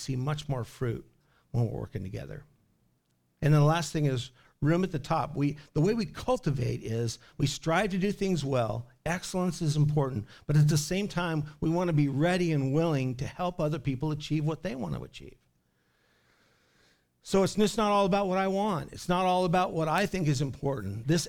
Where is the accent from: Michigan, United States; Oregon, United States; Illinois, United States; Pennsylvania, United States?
Oregon, United States; Clatskanie; because I grew up in Clatskanie.